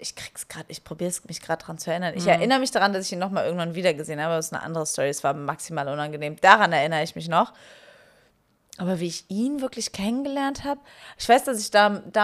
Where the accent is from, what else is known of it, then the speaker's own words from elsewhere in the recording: North Rhine-Westphalia, Germany; Ich komme aus dem Rheinland und wir feiern Karneval.